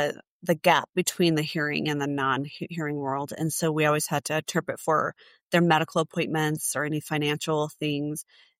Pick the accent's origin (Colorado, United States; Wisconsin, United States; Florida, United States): Colorado, United States; also born or lived in New Hampshire; now in Denver, United States; And I was born in New Hampshire, but basically raised in Colorado.